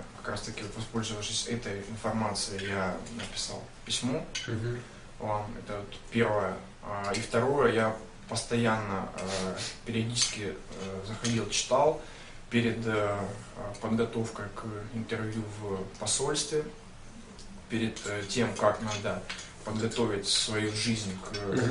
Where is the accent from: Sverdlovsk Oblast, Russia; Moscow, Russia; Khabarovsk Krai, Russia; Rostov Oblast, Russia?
Rostov Oblast, Russia; Novocherkassk; Я из Ростовской области, в город Новочеркасск.